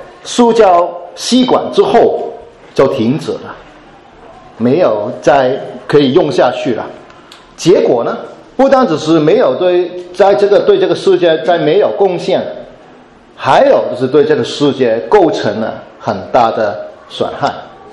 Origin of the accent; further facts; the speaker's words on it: Hong Kong; 至少我是香港人